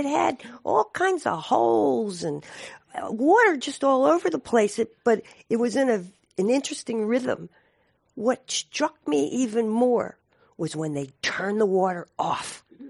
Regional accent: East Coast, United States; now in US West Coast; I'm originally from the East Coast and was drawn to the West Coast because I have an affinity for technology.

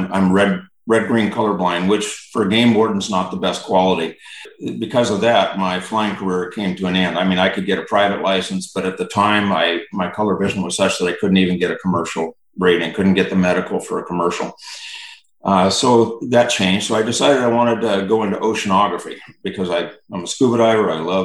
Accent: Virginia, United States; also born or lived in California; moved from Virginia, or from California to Virginia, when I think I was about 13. So I you know, my formative years were in Virginia, Northern Virg

